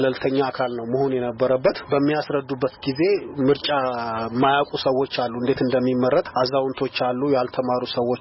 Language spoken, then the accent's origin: Amharic; Hawassa, Sidama, Ethiopia; born there; ነዋሪነቴ በሐዋሳ ከተማ ነው። ትውልዴም እዚሁ ሐዋሳ ነው።